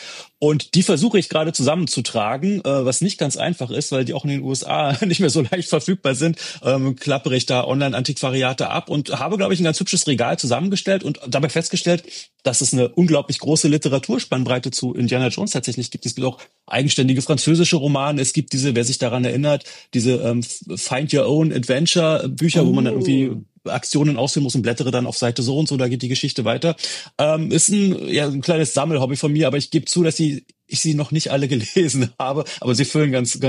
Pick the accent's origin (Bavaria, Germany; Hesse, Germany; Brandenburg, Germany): Brandenburg, Germany; Wir sind in der Nähe von Berlin, ich bin in der Nähe von Berlin aufgewachsen.